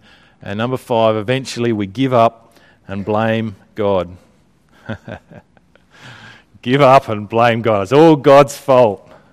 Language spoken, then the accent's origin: English; Australia; in Australia we claim like Russell Crowe as an Aussie